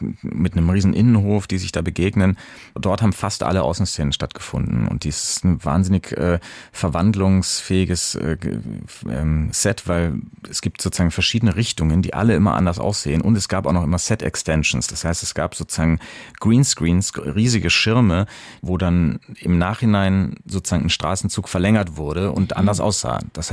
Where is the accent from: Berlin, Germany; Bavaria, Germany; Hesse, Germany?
Bavaria, Germany; Munich; Meine Heimatstadt.